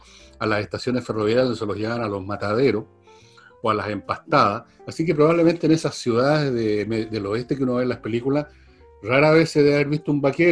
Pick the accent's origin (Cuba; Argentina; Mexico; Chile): Chile; Nada, yo soy muy chileno.